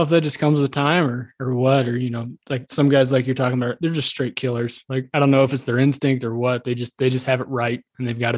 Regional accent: Iowa, United States; Like I grew up in Southern Iowa and I kick myself to this day for not learning how to deer hunt when I was in Southern Iowa.

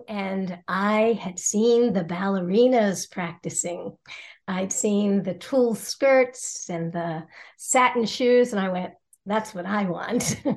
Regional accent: Baltimore, Maryland, United States; And after about two years, then my mother took us downtown. I grew up in Baltimore.

